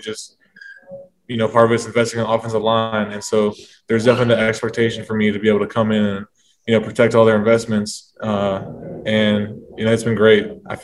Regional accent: Houston, Texas, United States; I'm from Houston, Texas

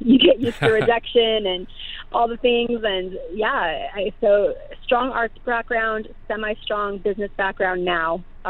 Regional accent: Santa Clara, California, United States; I grew up in Santa Clara doing dance and theater.

